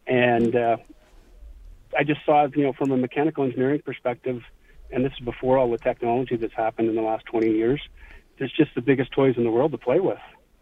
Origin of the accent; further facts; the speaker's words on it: New Brunswick, Canada; One of the things that I did when I grew up in New Brunswick was I worked for McCain Foods at a French fry plant